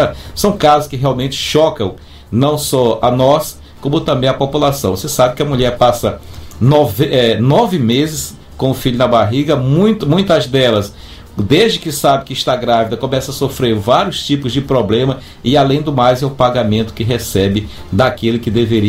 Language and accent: Portuguese; Bequimão, Maranhão, Brazil; lá na cidade de Pinheiro, que inclusive é na minha região, eu sou de Bequimão